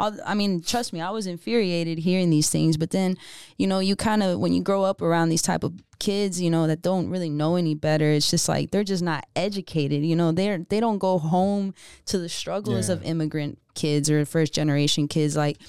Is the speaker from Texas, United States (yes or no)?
yes; Georgetown, Texas, United States; I mean, I kind of grew up in a small town called Georgetown, which is, you know, only 30 minutes from here, from Austin.